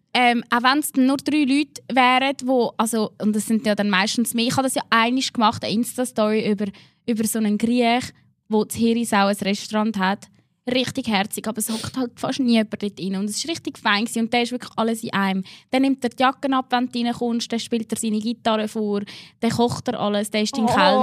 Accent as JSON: {"language": "German", "town": "Mägenwil", "region": "Aargau", "country": "Switzerland", "tie": "born or raised there", "said": "es war ja wirklich eigentlich Tour de Mägenwil, mein Heimatort."}